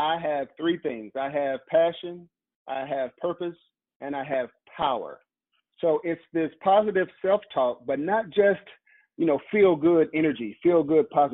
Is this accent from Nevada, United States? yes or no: no; Lake Village, Arkansas, United States; I'm from Lake Village, Arkansas. Most people don't know about that area of the country. So I wanted to highlight my hometown.